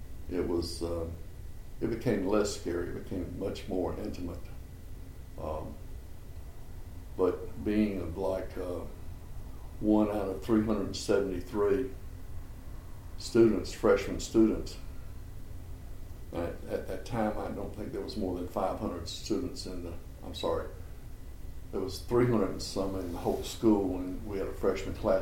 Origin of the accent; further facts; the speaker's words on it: Raleigh, North Carolina, United States; Well, I'm from Raleigh. I went to Broughton High School and got interested in architecture.